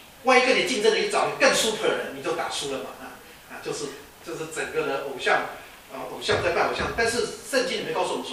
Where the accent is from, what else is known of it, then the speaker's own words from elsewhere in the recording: China; 我们中国人炒菜叫火候，其实不是火候，就是时间啊